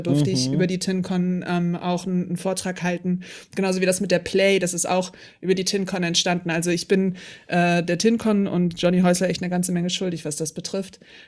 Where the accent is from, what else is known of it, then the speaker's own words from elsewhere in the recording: Hamburg, Germany; Weil ich bin ja Hamburgerin und die meisten Menschen, die mich hier in Hamburg kennen, kennen mich nicht aus dem Internet wahrscheinlich, sondern weil sie irgendwie mit mir aufgewachsen sind